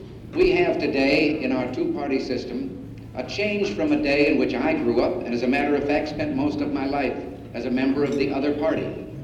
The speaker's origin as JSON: {"language": "English", "region": "Texas", "country": "United States", "tie": "born or raised there", "said": "I'd like to say a few words about my home state of Texas."}